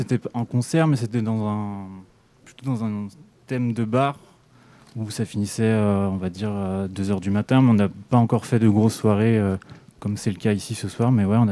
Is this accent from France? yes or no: yes; Rennes, Brittany, France; Mais sinon, nous, à la base, on vient de Rennes. Du coup, on est resté sur la scène rennaise.